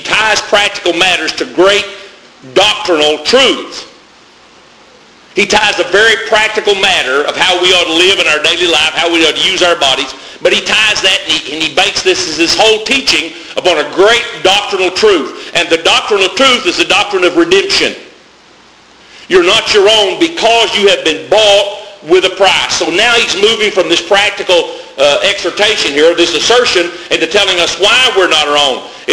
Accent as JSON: {"language": "English", "town": "Parrish", "region": "Arkansas", "country": "United States", "tie": "born or raised there", "said": "To me, when I was raised up in Southern Baptist Church in Parrish, Arkansas, being saved was being under conviction while the preaching was going on"}